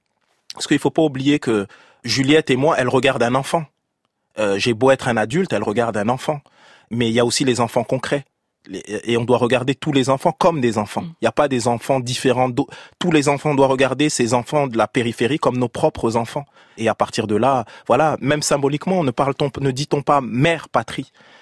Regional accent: France; mes racines sont congolaises, africaines, je prends soin de mes racines, elles sont importantes, mais mon tronc, mes fruits, mes branches, je suis français, européen.

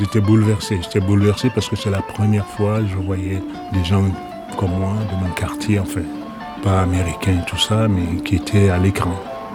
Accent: Treichville, Abidjan, Côte d’Ivoire; born there; Moi, là où je suis né à Trècheville. Et autour de ma maison, enfin de mon quartier, il y avait 3 ou 4 cinémas.

